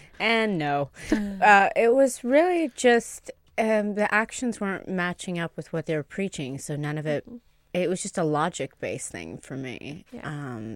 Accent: Tuscany, Italy; I grew up in Tuscany in a Duke's estate, so suck it.

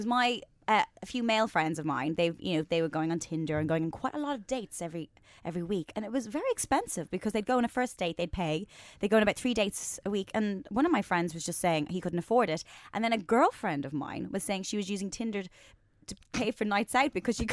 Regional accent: Ireland; I think from Ireland, growing up in Ireland

